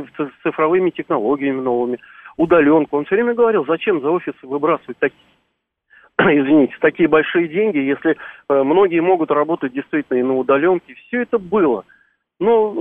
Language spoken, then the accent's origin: Russian; Moscow, Russia; я из Москвы